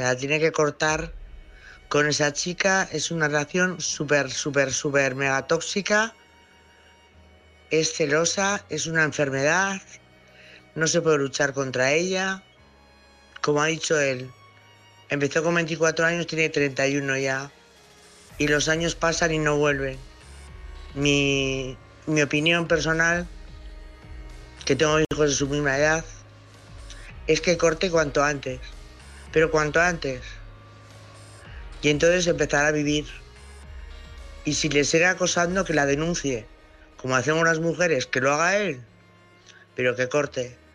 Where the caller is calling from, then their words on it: Navarre, Spain; corresponsal de Navarra.